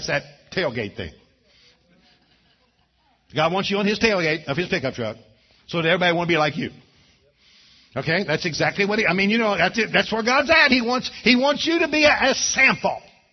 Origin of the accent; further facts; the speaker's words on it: Oklahoma, United States; Now you all know I'm from Oklahoma. We have some wind in Oklahoma.